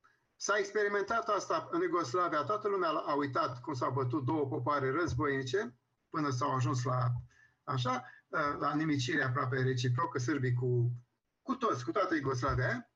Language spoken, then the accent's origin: Romanian; Romania; eu totuși sunt român